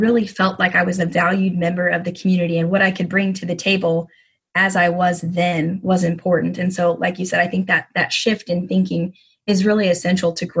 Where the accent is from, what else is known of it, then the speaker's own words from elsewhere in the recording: Oklahoma, United States; And even though I grew up in Oklahoma, which is a very conservative area, when I was at school, there were a lot of people that church just wasn't on their radar.